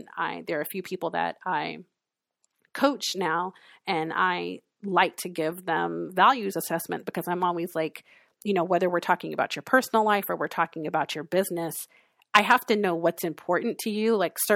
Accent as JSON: {"language": "English", "region": "California", "country": "United States", "tie": "born or raised there", "also_born_or_lived": "New York", "said": "being from New York, growing up in California, going to a HBCU, having vitiligo"}